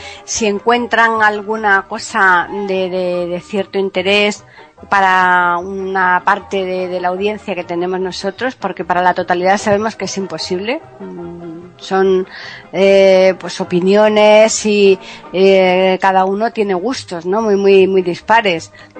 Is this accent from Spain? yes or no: yes; Andalusia, Spain; Es que yo soy andaluza.